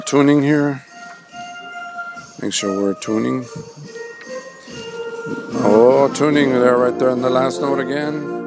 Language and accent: English; Rio Grande City, Texas, United States; I am from Rio Grande City.